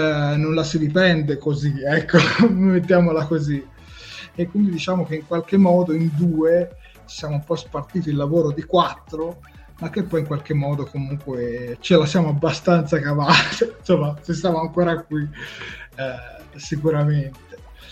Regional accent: Tuscany, Italy; noi siamo toscani

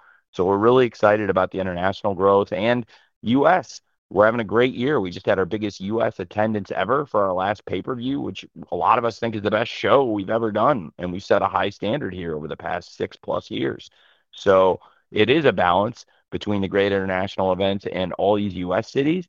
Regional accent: Champaign, Illinois, United States; For me, Philadelphia was the first place outside of my hometown, Champaign, that I ever saw wrestling outside of my home arena.

